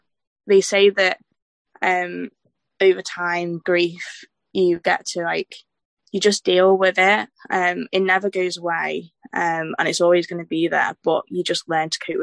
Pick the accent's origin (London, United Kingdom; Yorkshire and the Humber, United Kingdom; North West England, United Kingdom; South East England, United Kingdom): North West England, United Kingdom; Wirral; I'm 21, and I'm from the Wirral, which is near Liverpool